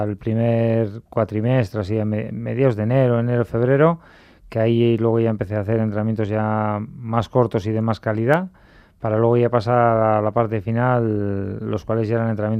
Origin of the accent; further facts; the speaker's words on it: Navarre, Spain; porque tendré descendencia navarra, pero bueno, soy navarro en general, con todo, ¿no?